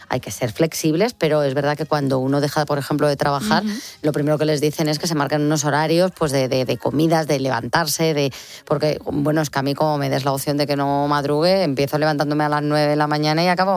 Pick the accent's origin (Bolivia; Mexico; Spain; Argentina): Spain; Canary Islands; gracias a que soy de Gran Canaria tengo mar por todos lados